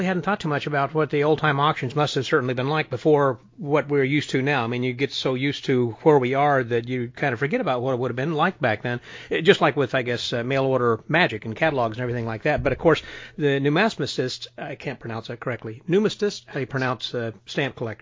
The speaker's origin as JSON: {"language": "English", "region": "Illinois", "country": "United States", "said": "I'm from Southern Illinois, and I remember seeing a lot of auctions at farms and homes out in the country"}